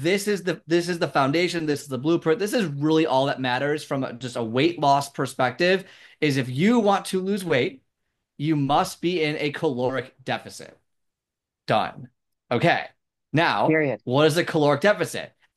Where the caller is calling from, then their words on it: Chicago, Illinois, United States; Chicago, Illinois.